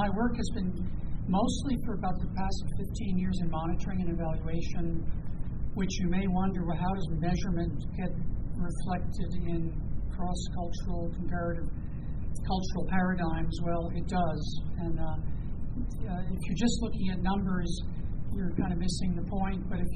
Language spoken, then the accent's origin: English; New York, United States; now in Maryland, United States; I'm a Marylander now, I'm a New Yorker by origin